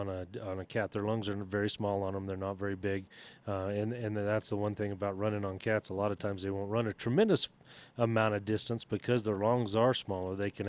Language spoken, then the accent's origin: English; Texas, United States; He, you know, we grew up in Texas, and that was something he always dreamed of hunting and killing.